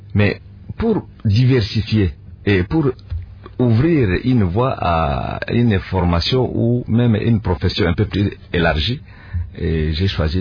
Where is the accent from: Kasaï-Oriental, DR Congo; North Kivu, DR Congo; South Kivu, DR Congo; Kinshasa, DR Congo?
South Kivu, DR Congo; Bukavu; Et les courses qui étaient chez moi à Kadutu pour aller à Bagheera, c'est une dizaine de kilomètres à pied, matin et le retour.